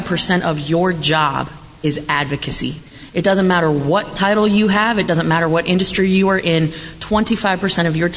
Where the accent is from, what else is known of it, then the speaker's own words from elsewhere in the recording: Colorado, United States; I grew up in Colorado on a small cow-calf operation.